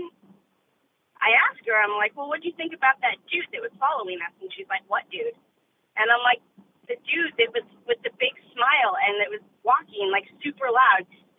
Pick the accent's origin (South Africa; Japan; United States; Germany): United States; Oregon; I'm from Oregon.